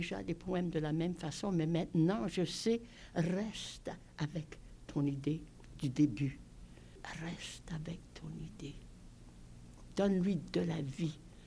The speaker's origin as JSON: {"language": "French", "town": "Edmonton", "region": "Alberta", "country": "Canada", "said": "Oh non, moi je viens de l'Alberta, de Edmonton en Alberta. C'est dans l'ouest canadien, dans les provinces de la prairie."}